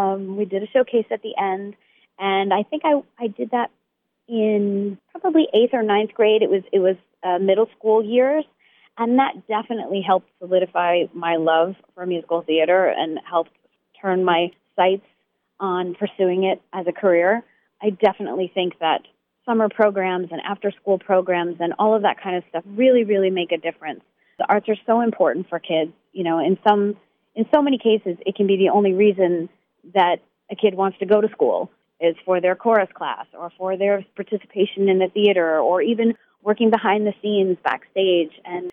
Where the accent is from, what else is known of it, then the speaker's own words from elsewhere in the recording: New Jersey, United States; So I am born and raised in New Jersey. I'm a Jersey girl